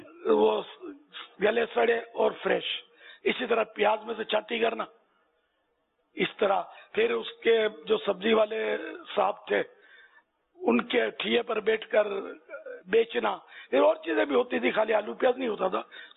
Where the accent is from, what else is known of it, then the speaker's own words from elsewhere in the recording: Pakistan; ہمارا وطن سستا ہے, پاکستان سستا ہے, باہر ملک میں نکلو ذرا تو پتا چلے گا, اور کراچی شاید سب سے سستا ہے.